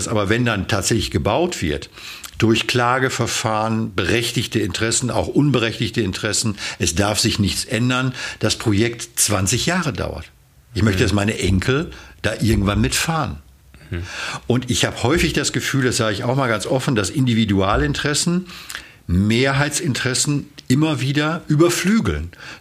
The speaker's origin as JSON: {"language": "German", "region": "North Rhine-Westphalia", "country": "Germany", "said": "ich komme ja aus dem Kreis Coesfeld"}